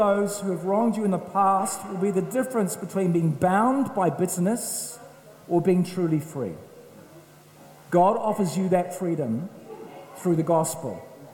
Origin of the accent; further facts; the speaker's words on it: Makuri, Wellington, New Zealand; I was brought up in the Wairarapa, and I was brought up in a little small village called Makuri, which means Dog Creek.